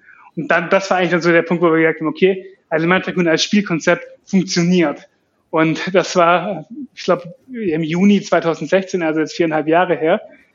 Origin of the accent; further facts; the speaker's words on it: Heidenheim, Baden-Württemberg, Germany; wir kommen eben, wie gesagt, aus Süddeutschland, jetzt ursprünglich alle aus Heidenheim tatsächlich.